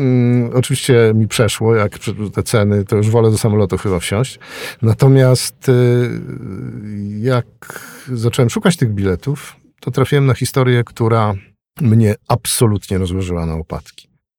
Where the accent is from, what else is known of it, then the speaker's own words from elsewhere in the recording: Świętokrzyskie Voivodeship, Poland; ja się wychowałem u podnóża Gór Świętokrzyskich wśród czarownic i zabobonów